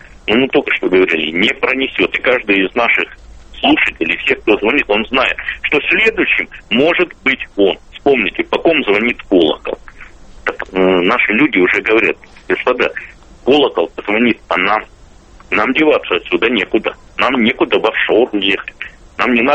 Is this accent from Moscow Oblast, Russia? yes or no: no; Krasnodar, Krasnodar Krai, Russia; Ну, я вот вырос в Краснодаре, я родился в Краснодаре.